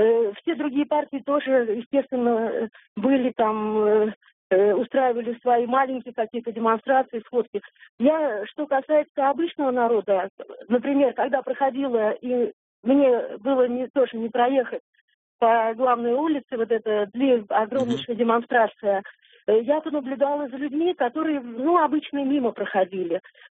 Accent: Saint Petersburg, Russia; Я из Санкт-Петербурга.

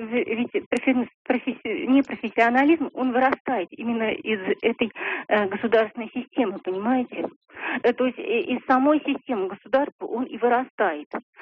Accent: Moscow Oblast, Russia; из Подмосковья.

